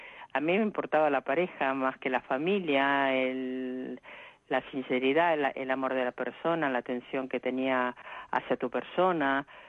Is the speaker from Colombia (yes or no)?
no; Argentina; moved away; cuando yo me fui de Argentina en el 69